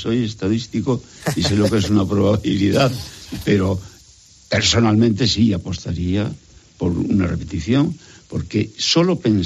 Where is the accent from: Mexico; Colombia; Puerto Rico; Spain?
Spain; como español de a pie.